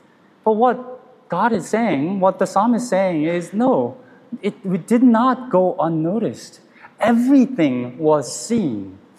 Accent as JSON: {"language": "English", "town": "Arlington", "region": "Virginia", "country": "United States", "tie": "born or raised there", "said": "I grew up near Washington, D.C. in Arlington"}